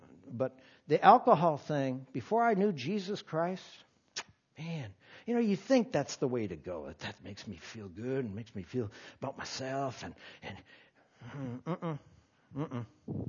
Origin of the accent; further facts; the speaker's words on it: Milwaukee, Wisconsin, United States; I grew up in Milwaukee. Right near Milwaukee. A lot of beer drinking up there.